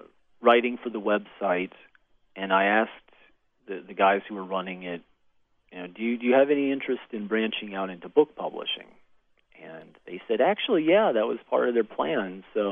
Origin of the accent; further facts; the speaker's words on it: Tennessee, United States; But I grew up in Tennessee.